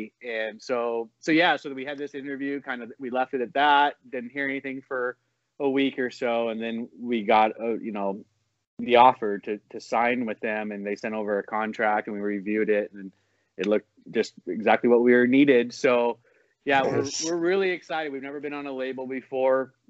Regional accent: San Diego, California, United States; also born or lived in Spokane, Washington; I grew up mostly in San Diego. I was born in Spokane area. We moved down there as a family, like when I wasn't 10 yet, so probably 7 or 8.

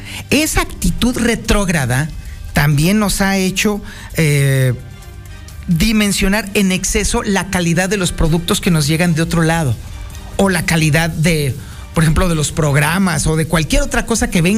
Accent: Mexico; lo que hacemos nosotros como mexicanos

